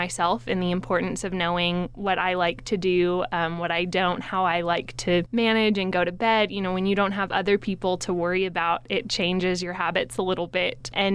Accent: Lubbock, Texas, United States; like you said, born and raised in Lubbock, and I am currently a business student at the University of Texas in Austin.

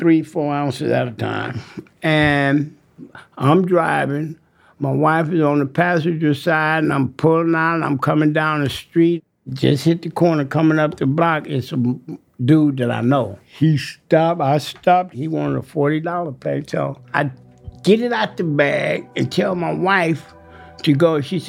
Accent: Riverside, California, United States; I'm from Riverside, and I'm 61 years old.

